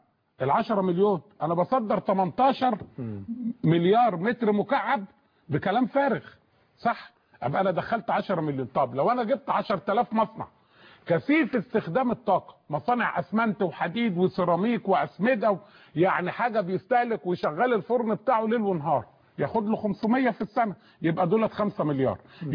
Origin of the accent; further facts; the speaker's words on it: Egypt; انا مصري الغلبان